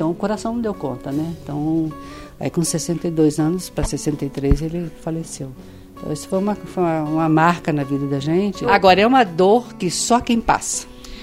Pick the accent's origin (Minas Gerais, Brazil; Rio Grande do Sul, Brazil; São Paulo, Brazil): São Paulo, Brazil; a escola que eu vim de São Paulo para estudar, em 65.